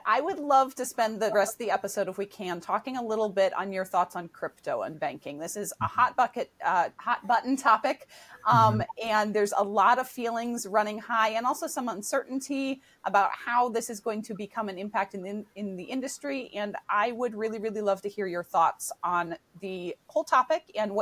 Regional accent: Midwest, United States; coming from the heartland, growing up in the Midwest, it's the heartbeat of a lot of communities.

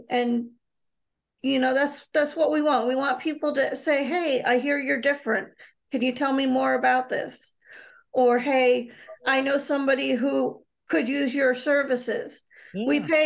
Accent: Massachusetts, United States; You know, we're local. We've been born and raised in Berkshire County.

